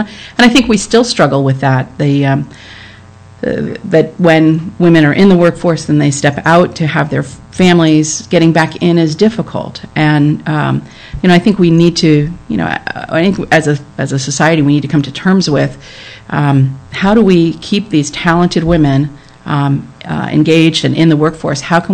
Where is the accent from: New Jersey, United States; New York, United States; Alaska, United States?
New Jersey, United States; I grew up actually in New Jersey.